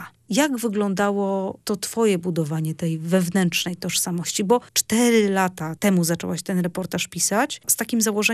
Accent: Pomeranian Voivodeship, Poland; Ja jestem ze Szwajcarii, z Westrzednych Kaszeb, z Kaszub Środkowych

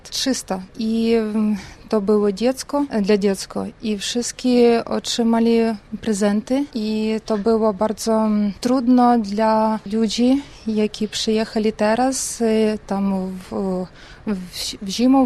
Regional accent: Ukraine; Polish is a second language; now in Poland; Tak, jestem z Ukrainy.

